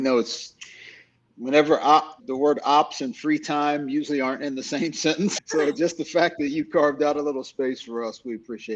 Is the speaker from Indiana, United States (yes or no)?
yes; Indiana, United States; And I'm from Indiana, and we had a team called the Indiana Pacers